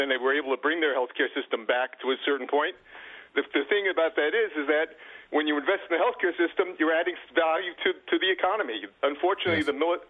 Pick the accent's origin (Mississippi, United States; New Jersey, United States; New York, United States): New Jersey, United States; South Plainfield; now in Kitchener, Canada; I'm a Canadian resident in Kitchener, Ontario, and I come originally from South Plainfield. That's where I'm calling from, visiting my folks.